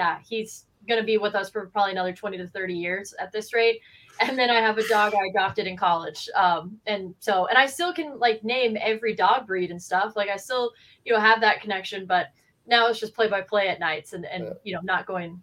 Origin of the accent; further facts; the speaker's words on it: Dallas, Texas, United States; I grew up in Dallas, Texas.